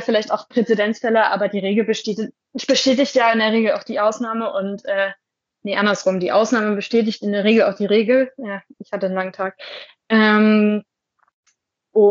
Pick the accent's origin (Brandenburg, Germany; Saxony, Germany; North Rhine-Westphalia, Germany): Brandenburg, Germany; also ist zumindest in dem Brandenburger Umfeld, das ich kenne, auch aus meiner Heimat, nicht so.